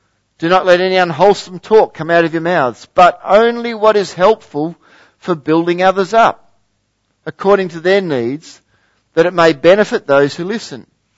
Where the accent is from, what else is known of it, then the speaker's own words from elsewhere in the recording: Harvey, Western Australia, Australia; I grew up in Harvey. First 15 years of my life in Harvey, and I was quite a mischievous little schwerp, you know. But we lived a little bit on the outskirts of the town.